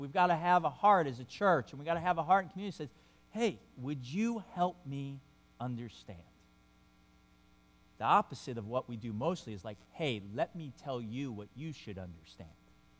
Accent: New York, United States; I grew up in New York where, you know, all my friends, every one of their last names ended in a vowel.

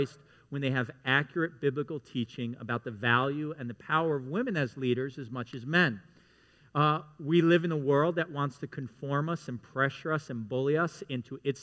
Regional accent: New York, United States; I'm the oldest of five, and we grew up in New York, and we didn't have a lot of money

